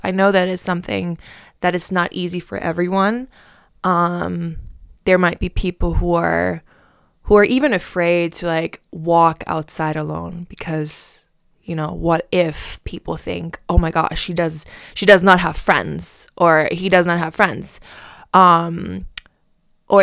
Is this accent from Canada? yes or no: no; Germany; first language German; English is a second language; because obviously I grew up in Germany. It's my native language.